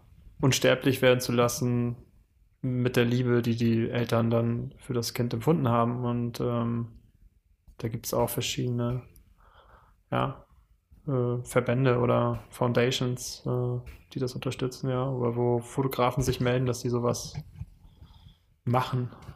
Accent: Schleswig, Schleswig-Holstein, Germany; Wir sind ja beide in Schleswig aufgewachsen in der Umgebung.

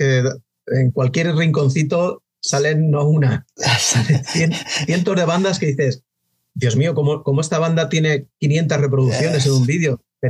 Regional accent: Madrid, Community of Madrid, Spain; Soy de aquí, de Madrid. Mis padres no son de Madrid, eran inmigrantes aquí a Madrid, y yo sí que nací aquí y aquí sigo.

